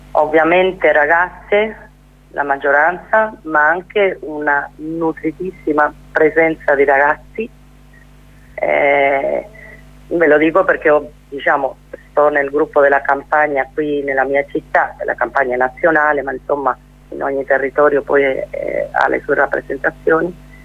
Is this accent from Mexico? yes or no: no; Argentina; io sono argentina, ma è da solo 3 anni che vivo qua, perché sono tornata dopo 32 anni a Roma